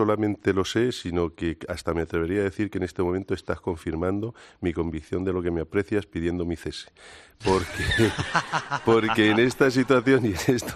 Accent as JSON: {"language": "Spanish", "country": "Spain", "said": "como buen español"}